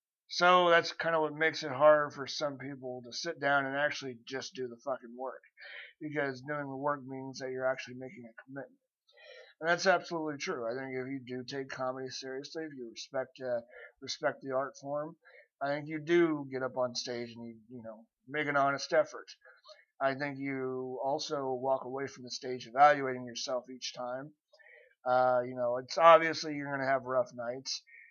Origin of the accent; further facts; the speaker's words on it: Kansas City, United States; Yeah, I'm originally from Kansas City, but I wanted to go with a catchy title